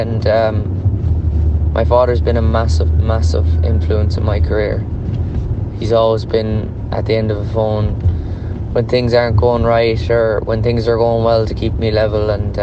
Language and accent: English; Corofin, Ireland; I grew up in Corrifin. It's a very popular football in part of the country.